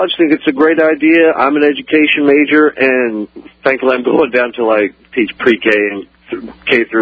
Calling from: Oxford, Alabama, United States

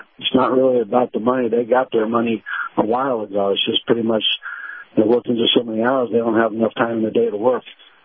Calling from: Sarasota, Florida, United States; Truck driver … from Sarasota.

